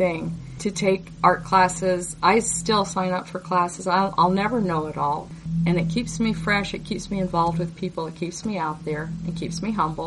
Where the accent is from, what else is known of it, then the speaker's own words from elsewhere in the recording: Arizona, United States; also born or lived in California / Virginia / Naples / Brussels; now in Iowa, United States; Yes, I was originally from Arizona. And I have lived in California and Virginia and overseas in Naples and Brussels. And now I'm living in Iowa.